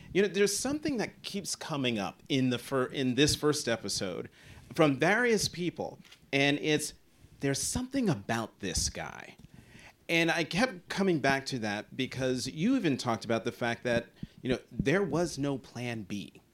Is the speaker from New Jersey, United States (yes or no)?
yes; Hazlet, New Jersey, United States; also born or lived in Newark; But no, I was born in Newark, but we left Newark and moved to Hazlitt, New Jersey, Monmouth Co